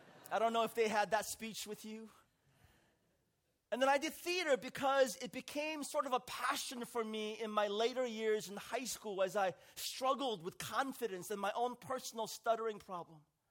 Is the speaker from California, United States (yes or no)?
yes; San Francisco, California, United States; And so I went out to the streets of San Francisco, my hometown.